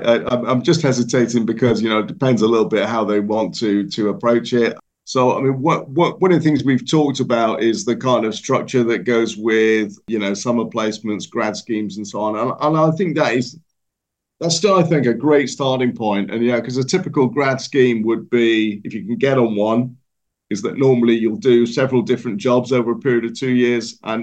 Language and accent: English; Yorkshire and the Humber, United Kingdom; I think I said at the beginning, I'm originally from Yorkshire, so we're known to be quite stubborn.